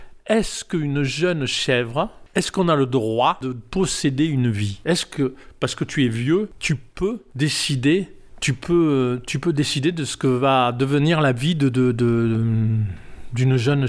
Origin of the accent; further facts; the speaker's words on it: Provence-Alpes-Côte d'Azur, France; accent: Provençal; C'est mon accent. Et c'est même le moment de dire de la langue provençale. La langue provençale, c'est mes couleurs. C'est l'air de dire je suis d'ici et je parle dans la langue du pays.